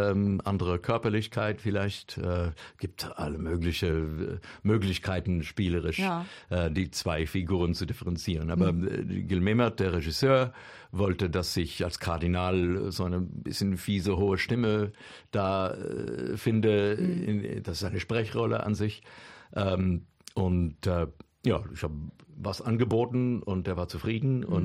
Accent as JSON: {"language": "German", "country": "United States", "tie": "born there", "second_language": "German", "said": "das ist für einen gebürtigen Amerikaner immer ein wahnsinniges Erlebnis, in einem richtig alten europäischen Stadtbild rumzulaufen."}